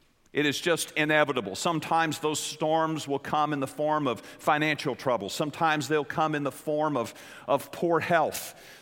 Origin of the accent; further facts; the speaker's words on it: Wichita Falls, Texas, United States; was the anniversary of a very fateful day in the history of my hometown of Wichita Falls, Texas.